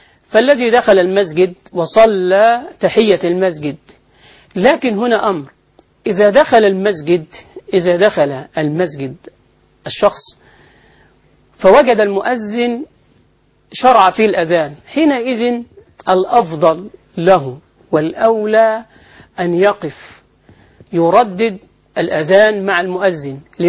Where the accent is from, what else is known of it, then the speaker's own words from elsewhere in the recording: Egypt; يعني مثل عندنا في مصر مثلا البلح الأسود هذا رطب